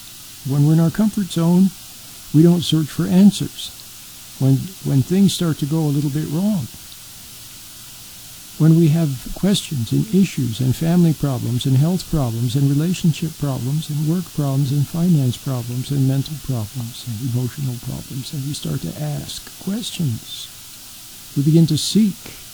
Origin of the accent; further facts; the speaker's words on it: Utah, United States; also born or lived in Wyoming; I grew up in Utah. That's right, I was born in Wyoming, grew up in Utah. Went to San Francisco to go to school, to go to college.